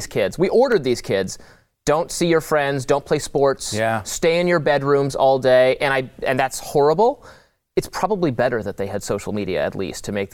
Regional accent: Detroit, Michigan, United States; now in Washington, D.C., United States; Over the summer, I went back to my hometown, the suburbs of Detroit, mm-hmm. Michigan, which is, you know, moderately blue state.

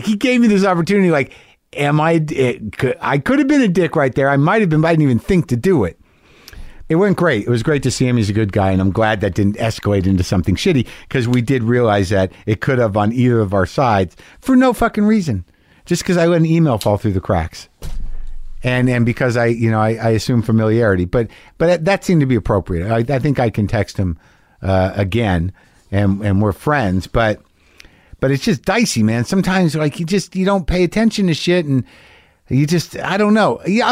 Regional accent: New Mexico, United States; Like, I grew up in New Mexico. I was always very much, Latinos were very much part of my life, all my life growing up.

